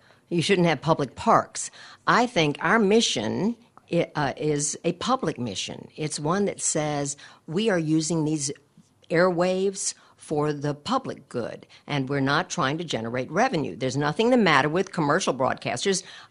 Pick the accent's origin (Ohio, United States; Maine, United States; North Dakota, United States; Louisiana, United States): Louisiana, United States; Shreveport; always tells me I pronounce it wrong. It's because I'm from Shreveport, not Lafayette.